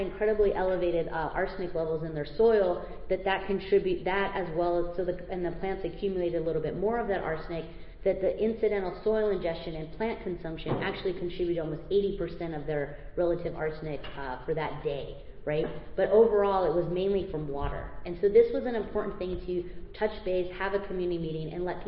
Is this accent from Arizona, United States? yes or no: yes; Arizona, United States; So I'm from Arizona, and this is what it looks like.